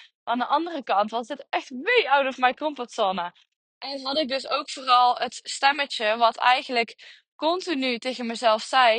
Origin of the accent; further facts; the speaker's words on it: Limburg, Netherlands; accent: Limburg; Ik kan heel vaak de N niet uitspreken door mijn Limburgs accent.